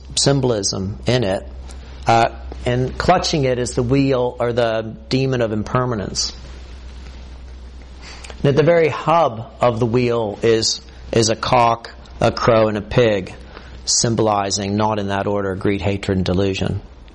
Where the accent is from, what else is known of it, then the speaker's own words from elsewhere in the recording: Ohio, United States; But I think what I am is I'm an Ohioan. And I'm an American.